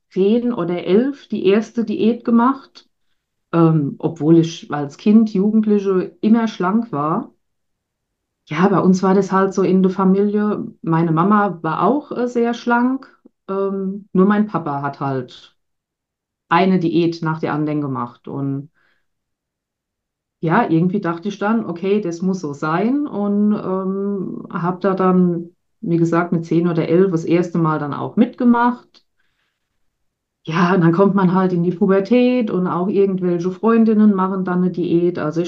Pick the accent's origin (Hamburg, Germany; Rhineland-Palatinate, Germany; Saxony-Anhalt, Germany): Rhineland-Palatinate, Germany; ich bin 41 Jahre alt, ich komme aus Rheinland-Pfalz